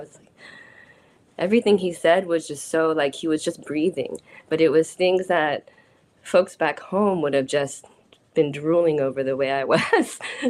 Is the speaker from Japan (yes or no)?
yes; Japan; also born or lived in United States / Nepal; I grew up in Japan off and on for 7 years before going back to the States for university. And somewhere within growing up, I also lived in Nepal for a couple of years. And it's like, you know, formative years, 9 through 11 years old.